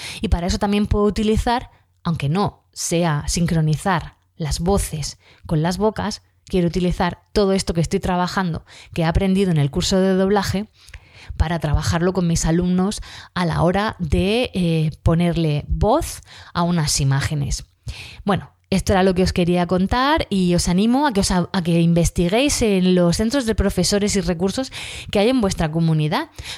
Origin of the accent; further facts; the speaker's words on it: Region of Murcia, Spain; nosotros aquí en Murcia pues no terminamos todas las palabras, nos comemos las eses